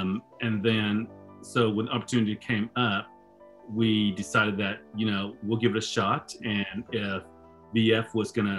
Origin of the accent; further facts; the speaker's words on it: Dallas, Texas, United States; also born or lived in Vietnam / California; We're immigrants from Vietnam. My family moved here in 77. And, you know, with most immigrants, we were, quote unquote, processed in Dallas. And so I stayed in Dallas until I was almost 18, till so 17.